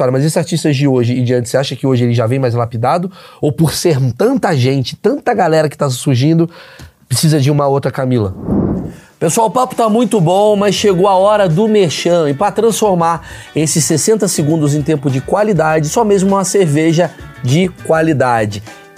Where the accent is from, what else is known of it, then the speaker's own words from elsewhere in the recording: Rio de Janeiro, Brazil; Eu cresci no Rio de Janeiro